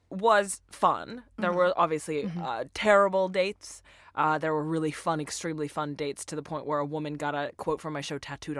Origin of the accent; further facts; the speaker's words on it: Russia; I'm originally from Russia